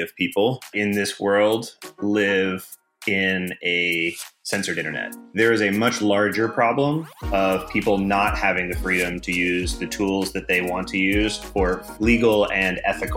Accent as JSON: {"language": "English", "town": "Atlanta", "region": "Georgia", "country": "United States", "moved": "yes", "lives_now": "San Francisco, United States", "said": "Yeah, I'm from Atlanta. I moved to San Francisco about 6.5 years ago to do the startup thing."}